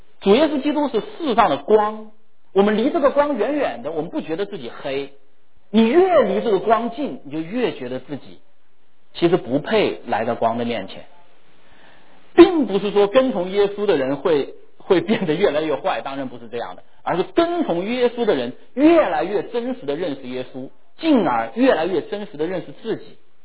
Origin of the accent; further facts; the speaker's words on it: China; 我们中国人很擅长这些啊